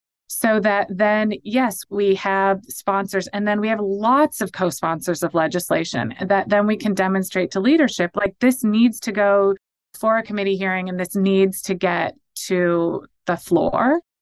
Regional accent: United States; And as an American, I think we should be.

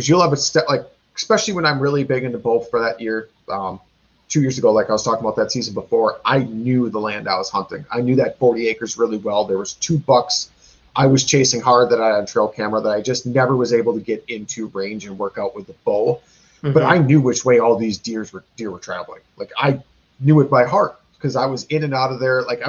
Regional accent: Wisconsin, United States; And we are from Wisconsin. It's a big drinking state.

